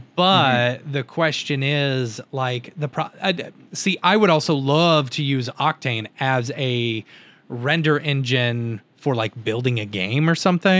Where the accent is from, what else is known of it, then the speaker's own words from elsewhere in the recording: Texas, United States; Even though I'm also from Texas, I promise.